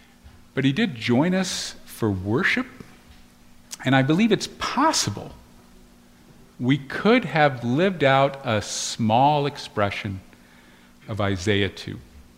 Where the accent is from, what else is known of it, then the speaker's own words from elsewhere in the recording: United States; I think I felt just a little bit defensive about being an American.